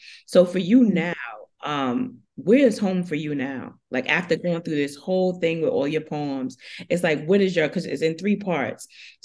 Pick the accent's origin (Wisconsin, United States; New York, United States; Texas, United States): New York, United States; Brooklyn; my roots are from down south and this, that, and the third. But when I grew up in Brooklyn, so I went to the Dominican ladies to do my hair.